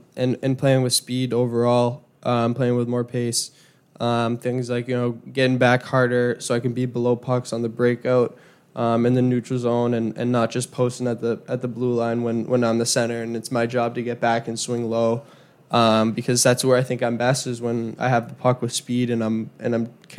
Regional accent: Boston, Massachusetts, United States; Just growing up in Boston, being a Bruins fan

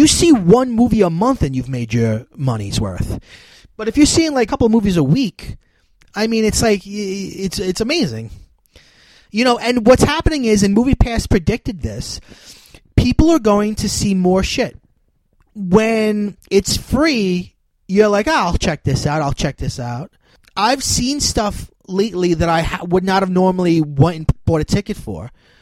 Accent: Staten Island, New York, United States; accent: Staten Island; It's my Staten Island accent.

